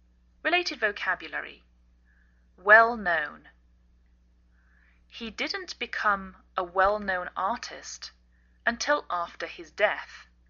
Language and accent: English; England, United Kingdom; now in United States